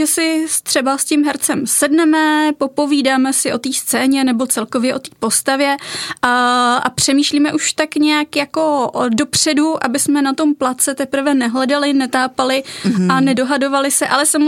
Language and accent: Czech; Moravský Krumlov, South Moravian Region, Czechia; já jsem se tam narodila jako v rámci tak, jak se narodíte v nemocnici, ale jinak jsem z Moravského Krumlova, což je mezi Brnem, Znojmem a z Jižní Moravy.